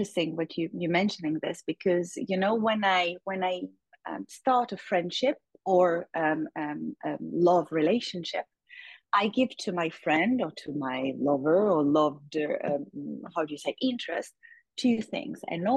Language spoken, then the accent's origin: English; Marseille, Provence-Alpes-Côte d'Azur, France; English is a second language; so I'm from Marseille. I was born in Marseille, but my grandfather, my maternal grandfather, was born in Barcelona.